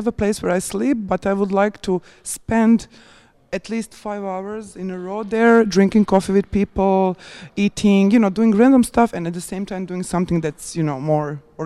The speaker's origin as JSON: {"language": "English", "country": "Croatia", "said": "I came from Bonn today. Yeah, because part of my family is living there, and originally I come from Croatia, but I'm not living in Croatia at the moment."}